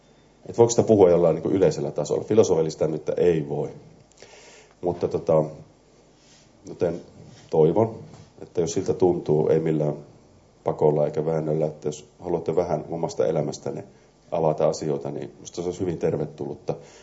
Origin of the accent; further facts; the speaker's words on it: Kajaani, Kainuu, Finland; Olen Kainuusta kotoisin, niin Kajaanin kirjastossa lainasin sen ja se oli mun tyynyn alla, kun mä menin nukkumaan, siis lukiolaispoikana.